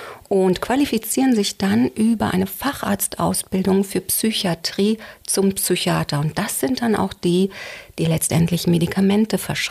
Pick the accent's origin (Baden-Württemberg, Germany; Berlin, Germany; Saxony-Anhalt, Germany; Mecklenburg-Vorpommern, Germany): Berlin, Germany; als Berlinerin, als kleines Berliner Mädchen im Prenzlauer Berg groß geworden